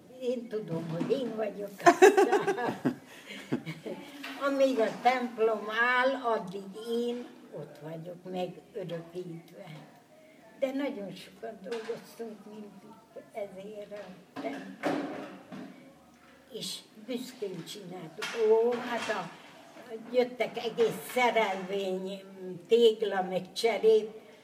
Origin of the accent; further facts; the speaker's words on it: Tiszaújfalu, Hungary; born there; Állítólag én vagyok itt a falu legöregebbje. Itt a faluban. Én már itt születtem, Tiszaújfalon, a Sárga iskola mellett.